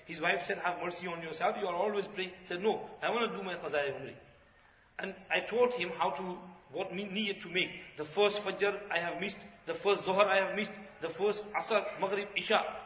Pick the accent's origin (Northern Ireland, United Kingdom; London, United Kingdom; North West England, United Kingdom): North West England, United Kingdom; Bolton; In Bolton, in my hometown, I mentioned this qaza-e umri.